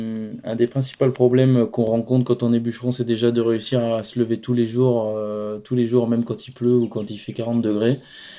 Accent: Nouvelle-Aquitaine, France; je suis né en Creuse, j'ai grandi en Creuse, et j'habite aujourd'hui à côté de Limoges.

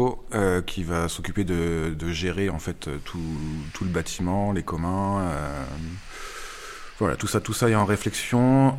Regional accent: Aubusson, Nouvelle-Aquitaine, France; also born or lived in Bourganeuf / Felletin; Alors, je suis né à Bourganeuf, mais j'y suis juste né. Après, j'ai grandi vraiment à Aubusson, Felletin, sur ce territoire-là, quoi. Et je suis parti assez jeune, revenu il y a un peu plus de 10 ans

